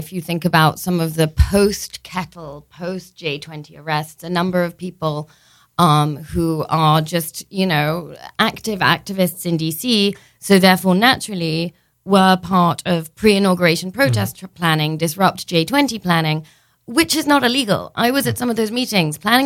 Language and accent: English; United Kingdom; I'm British, as you can hear, put my vote in, my postal vote